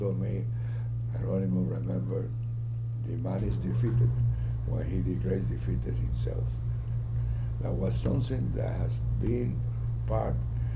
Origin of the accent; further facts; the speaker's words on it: Santiago de Cuba, Cuba; as I am from Oriente, from Santiago de Cuba, the people of the province of Oriente are the most similar to the Puerto Ricans